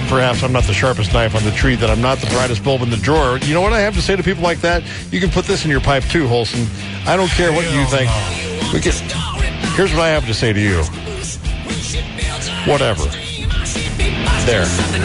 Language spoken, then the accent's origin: English; United States; I'm American. I'm a patriot of sort.